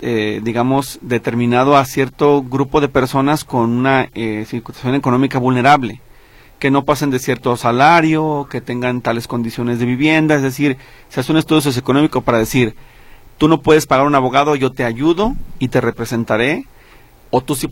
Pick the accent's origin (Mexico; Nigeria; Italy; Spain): Spain; Y aparte yo soy español y luego me voy a ir a España